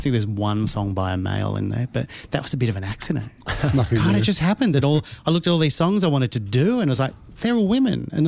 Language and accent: English; Melbourne, Victoria, Australia; No, I'm from Melbourne.